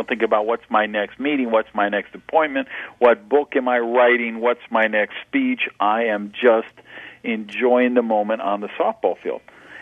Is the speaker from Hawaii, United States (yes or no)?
no; Madison, Wisconsin, United States; now in Miami, United States; I'm just a tropical guy. I grew up in Madison, Wisconsin, where it was 60 below zero wind chill factors, and I said, when I grow up, I am going to live somewhere warm.